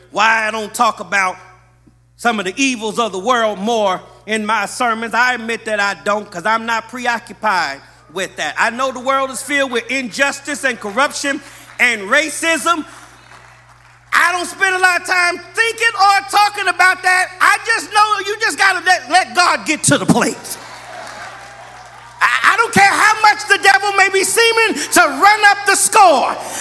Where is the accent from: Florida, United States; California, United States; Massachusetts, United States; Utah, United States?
California, United States; Los Angeles; I grew up in Los Angeles. I was dating my wife when the OJ trial started.